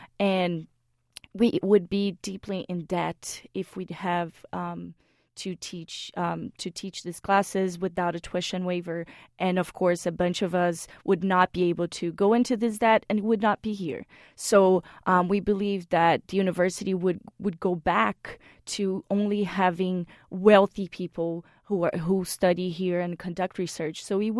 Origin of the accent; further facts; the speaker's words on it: Brazil; now in United States; I come from Brazil, actually, and, my family is not wealthy